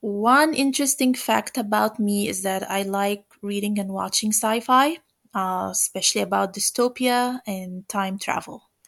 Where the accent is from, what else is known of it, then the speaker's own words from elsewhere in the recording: Egypt; now in Santa Clarita, United States; I'm from Egypt.